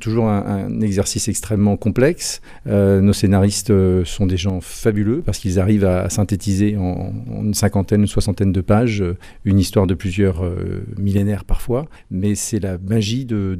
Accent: Grand Est, France; On l'a fait avec l'Alsace, par exemple, puisqu'on est originaire d'Alsace

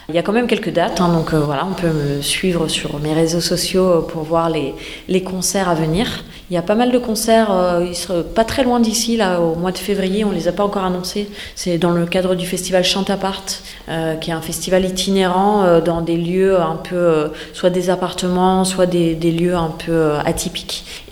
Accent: Paris, Île-de-France, France; je suis d'origine bretonne, moi, tu me demandais d'où je venais. Alors je suis née à Paris et grandie à Paris, mais j'avais un papa de Rennes et du coup j'ai passé pas mal de temps en Bretagne

